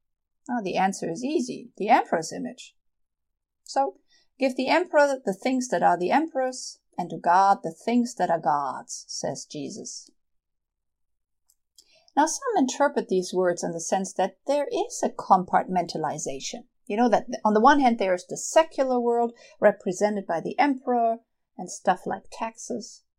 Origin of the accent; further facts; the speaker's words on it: Germany; Even in my home country of Germany, where it's usually kind of green and moist all year round.